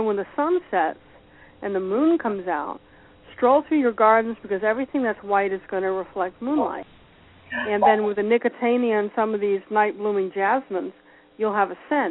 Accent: New England, United States; I'm originally from New England, and we have this little viola called the Johnny Jump Up.

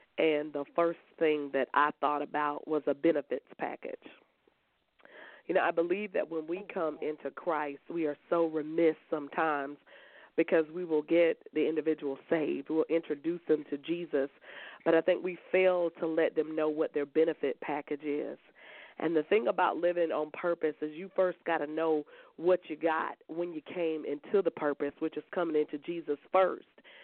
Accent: Columbia, South Carolina, United States; I'm from Columbia, South Carolina

